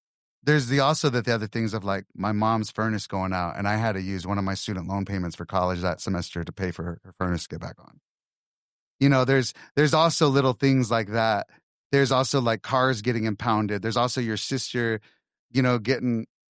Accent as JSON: {"language": "English", "region": "Texas", "country": "United States", "said": "we're from Texas and we talked about the Bush family"}